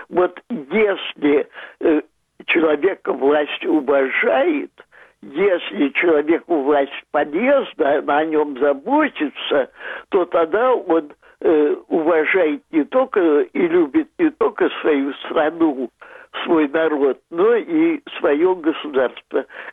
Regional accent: Crimea, Ukraine; я сама родом из Крыма, Крым я люблю как свою малую родину.

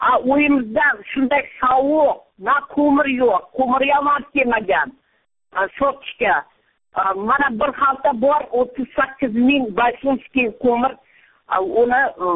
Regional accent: Surxondaryo Region, Uzbekistan; Men Surxondaryodan, Qiziriq tumanidan, Ahmadbayev qalasidan

